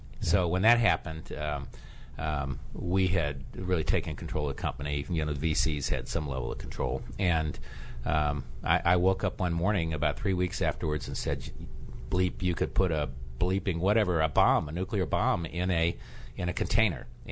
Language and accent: English; Orlando, Florida, United States; I grew up in Orlando. My parents had moved down from Baltimore. My father was in the space program. My mother was from Virginia.